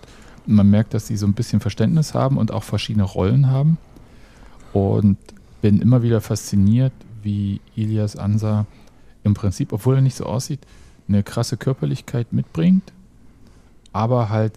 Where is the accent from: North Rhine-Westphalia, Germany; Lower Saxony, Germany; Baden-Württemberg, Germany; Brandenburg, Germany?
Brandenburg, Germany; Okay, als Brandenburger kann ich Ninja sagen, ne?